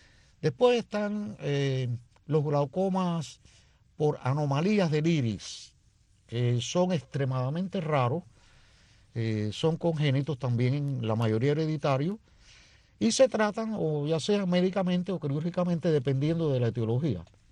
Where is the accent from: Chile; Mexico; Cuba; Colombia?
Cuba; como somos cubanos